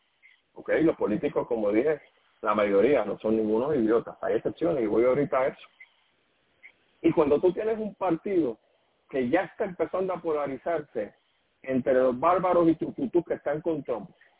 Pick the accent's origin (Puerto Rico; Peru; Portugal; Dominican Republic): Puerto Rico; Tú sabes que nosotros que somos boricuas los tres